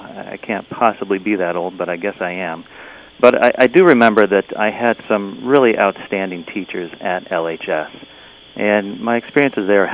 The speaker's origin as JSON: {"language": "English", "town": "Litchfield", "region": "Connecticut", "country": "United States", "tie": "born or raised there", "said": "And I wanted to do something to support my hometown and support students in Litchfield by supporting the teachers"}